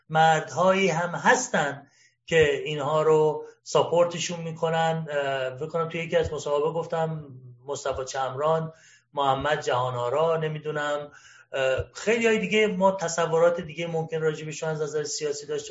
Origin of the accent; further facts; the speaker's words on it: Ahvaz, Khuzestan, Iran; من خودم اهوازی هستم و اونجا زنیگم